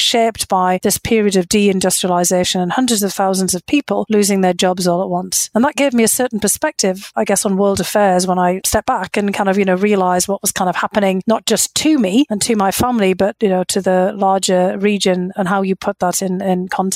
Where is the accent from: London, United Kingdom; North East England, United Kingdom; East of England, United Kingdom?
North East England, United Kingdom; Bishop Auckland; back in my hometown of Bishop Auckland, because I was growing up with the whole period where the old industries of the region